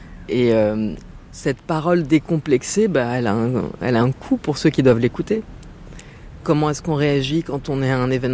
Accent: France; born there; moi, je suis née en France et que au lycée, j'écoutais

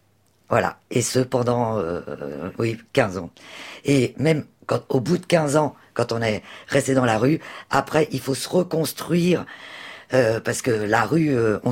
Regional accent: Normandy, France; Sachant que je venais de Normandie, quand même.

